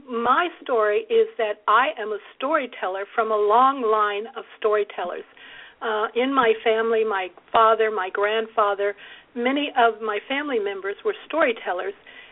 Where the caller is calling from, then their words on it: California, United States; I'm in California. I'm in Orange County, California, right near the Pacific Ocean.